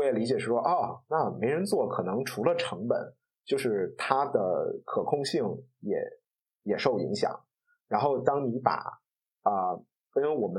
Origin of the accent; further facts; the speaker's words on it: Beijing, China; 可能和我在北京长大的经验有关